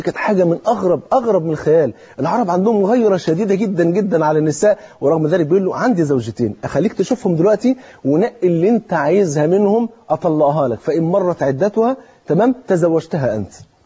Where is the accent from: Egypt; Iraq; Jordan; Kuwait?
Egypt; اللي هو المثل المصري اللي معروف عندنا في مصر